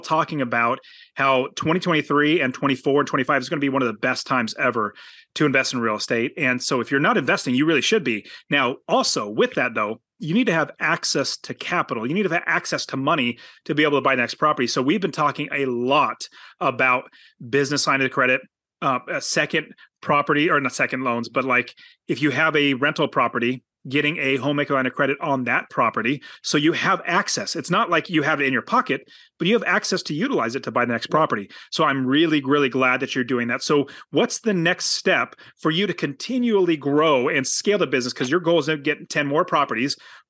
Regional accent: Apple Valley, United States; born there; In fact, Apple Valley, when you said that, I was like, oh, that's literally where I was born. I was born in Apple Valley.

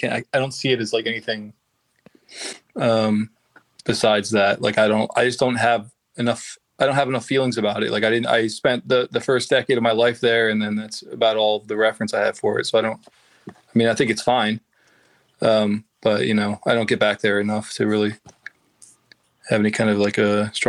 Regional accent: Merchantville, New Jersey, United States; Merchantville, which was right next to Camden. So it's like, I always think of Jersey as like being like split. Like, there's like New York, New Jersey, and Philadelphia, New Jersey. And I was Philadelphia, New Jersey.

